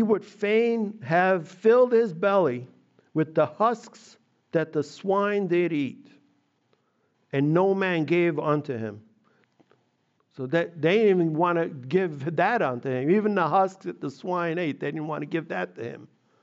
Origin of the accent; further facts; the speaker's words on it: Italy; I grew up on a farm. You know, I grew up in Italy. I was, you know, when I was a little kid, I grew up on my grandfather's farm. We had some livestock.